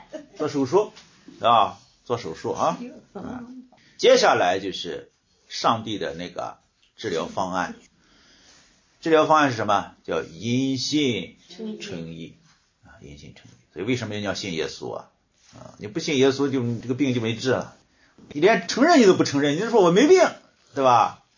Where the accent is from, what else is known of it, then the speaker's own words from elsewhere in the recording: China; 那外邦人包括我们中国人，我们中国人是什么呢？是犯了道德主义的假冒伪善。